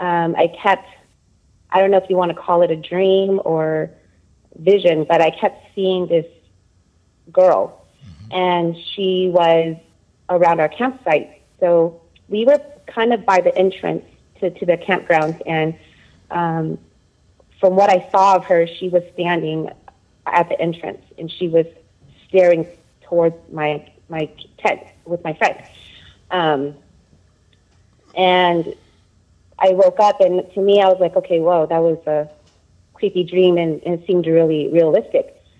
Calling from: California, United States; I'm calling from California.

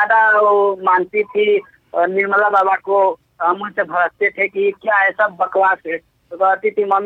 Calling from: Siwan, Bihar, India; सिवान जिला से

